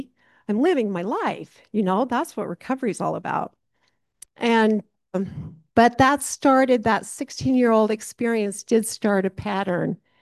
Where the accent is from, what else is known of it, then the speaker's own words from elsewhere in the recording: Montana, United States; I'm from Montana, born and raised, born and bred, you know, that's just kind of how I talk.